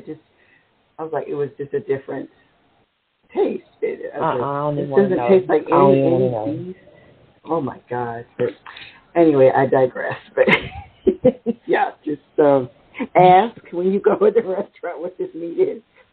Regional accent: New Orleans, Louisiana, United States; And I'm from New Orleans originally, so no frog legs, no turtle.

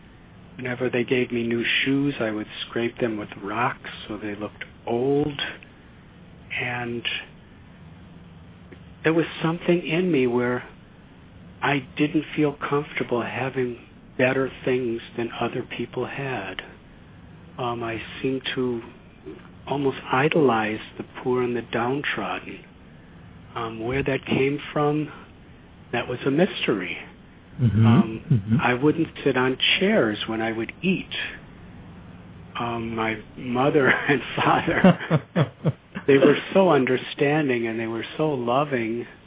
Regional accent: Highland Park, Illinois, United States; also born or lived in Chicago; I was born in 1950 in Chicago, and at the age of four, my family moved to a suburb called Highland Park in Illinois.

